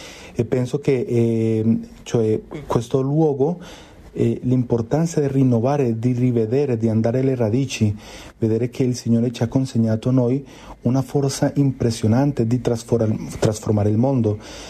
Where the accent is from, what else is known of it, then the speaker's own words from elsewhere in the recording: Colombia; io vengo dalla Colombia, lì abbiamo fiumi che da sponda a sponda sono un chilometro.